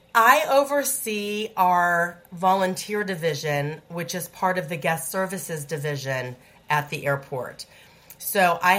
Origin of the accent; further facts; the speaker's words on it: Kansas City, Missouri, United States; So I am from Kansas City originally. That's where I grew up.